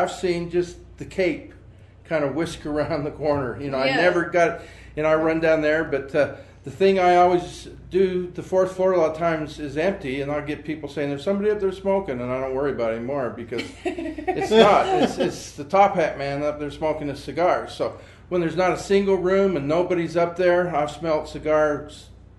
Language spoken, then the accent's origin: English; Utah, United States; also born or lived in Northern Virginia; I grew up in Utah, but I kind of wanted back out